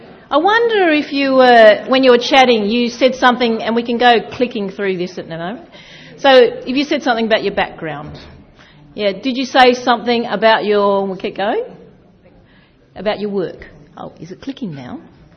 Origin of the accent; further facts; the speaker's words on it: Australia; now do I sound like an Aussie? Yes. Yeah. I'm an Australian, an ABC, Australian born Chinese. And I'm a fourth generation. But on my dad's side, he's from Malaysia, also Chinese. Do I speak Chinese? No, I don't speak Chinese.